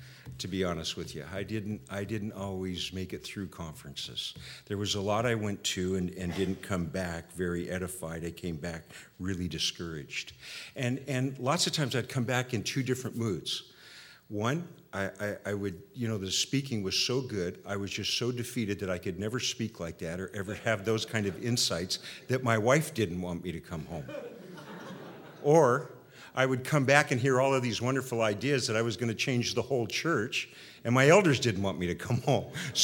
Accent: San Diego, California, United States; So I came originally from San Diego and left there to go up north.

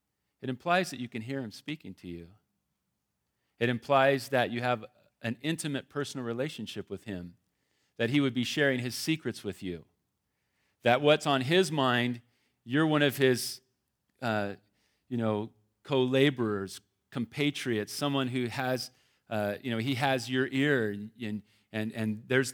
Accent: California, United States; I'm from California. And I am married to a woman, just so you know. I want to make that clear, being from California.

